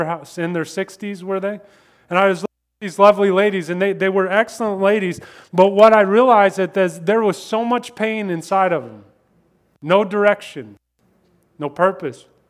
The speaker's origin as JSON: {"language": "English", "region": "Kansas", "country": "United States", "said": "It impacted my life, and I'm from Kansas."}